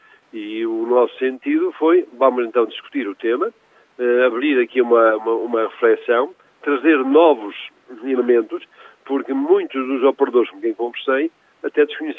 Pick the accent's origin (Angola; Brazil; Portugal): Portugal; Norte; a nossa própria ambição enquanto minhotos e enquanto território de turismo de grande excelência